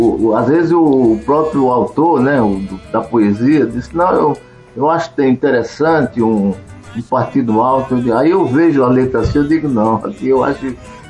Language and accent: Portuguese; Porto Calvo, Alagoas, Brazil; also born or lived in Maceió; Olha, rapaz, eu tenho a impressão que essa composição começou em Porto Calvo, né? Minha terra natal.